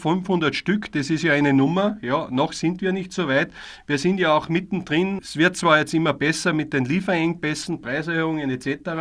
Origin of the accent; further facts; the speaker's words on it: Austria; Bei uns in Österreich war es sehr eher schon stärker.